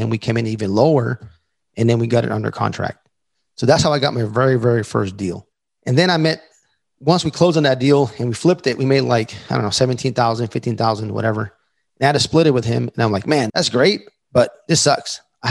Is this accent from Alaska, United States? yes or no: no; El Paso, Texas, United States; Dallas, Austin, my hometown, El Paso, Texas